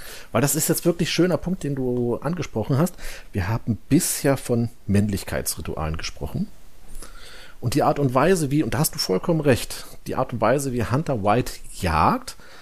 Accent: Dresden, Saxony, Germany; wir kommen ja nun aus Dresden

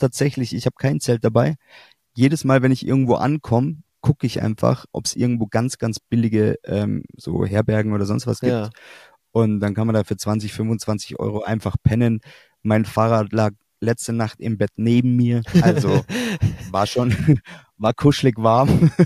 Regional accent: Glonn, Bavaria, Germany; Man muss dazu sagen, ich bin aus Glonn losgefahren, da wo wir beide aufgewachsen sind.

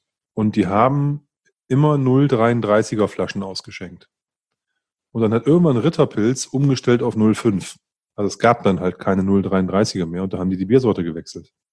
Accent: North Germany, Germany; ich bin ja im Norden groß geworden und da trinkt man halt Pilz.

